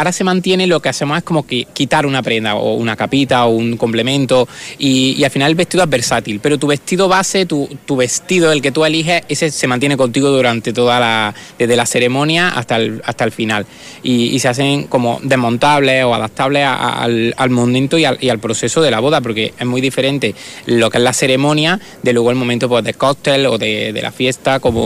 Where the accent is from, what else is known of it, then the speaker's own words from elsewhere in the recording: Villafranca, Andalusia, Spain; no más que ser de Córdoba ya es importante, como te he dicho, soy de Villafranca